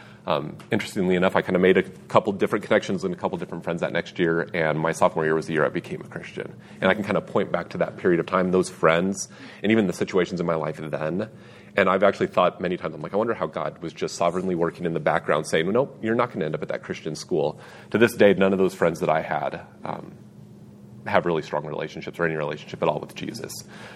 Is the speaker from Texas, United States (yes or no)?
no; Greeley, Colorado, United States; I grew up in Greeley, and at that time, when you were a freshman, you still went to the junior high school.